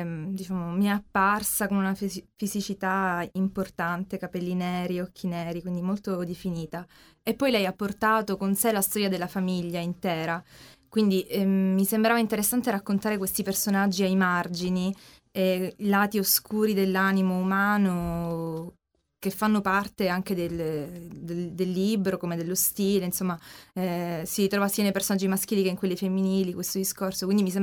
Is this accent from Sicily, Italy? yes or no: yes; Palermo, Sicily, Italy; io sono di Palermo, quindi inevitabilmente ha un legame con la Sicilia.